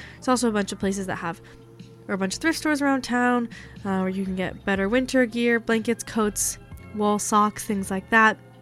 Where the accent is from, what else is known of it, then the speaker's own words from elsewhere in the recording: California, United States; now in Vermont, United States; as a Californian who is doing that for the first time this semester